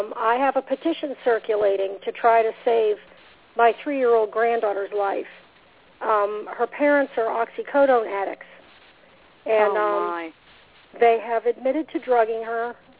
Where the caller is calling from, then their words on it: North Port, Florida, United States; I'm calling from Sarasota County. I'm in Northport, and I just got home from work